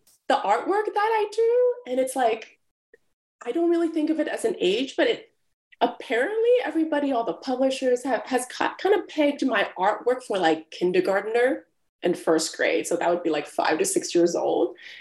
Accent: Philadelphia, Pennsylvania, United States; also born or lived in Hong Kong; now in New York, United States; So I was born in Hong Kong, and I kind of grew up there until the age of 9. And then my family had immigrated to Philadelphia, Pennsylvania, where I grew up there with my sister, and then later my brother was born.

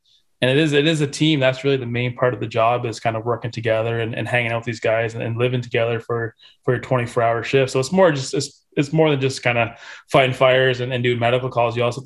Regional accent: St. Catharines, Ontario, Canada; I think growing up in St. Catharines, I would say about eight of my teammates, their parents were firefighters or all buddies.

